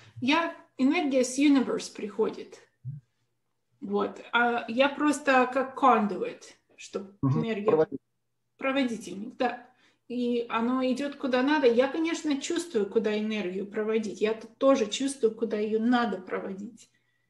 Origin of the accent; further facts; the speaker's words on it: Russia; first language Russian; moved away; русский — это мой родной язык, но я уже там в России долго не жила, потому я как бы уже русский смешанный с английским сейчас.